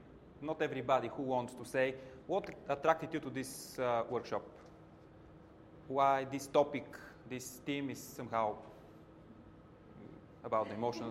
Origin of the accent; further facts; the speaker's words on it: Bulgaria; English is a second language; It's not native language. We are from Bulgaria.